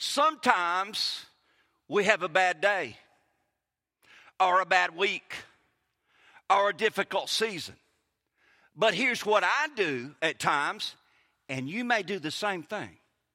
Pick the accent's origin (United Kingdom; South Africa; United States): United States; Clinton, Mississippi; in Clinton, Mississippi. And so invariably, especially when they'd hear me talk, they would say, "Where are you from?" And I would say, "I'm from Clinton, Mississippi."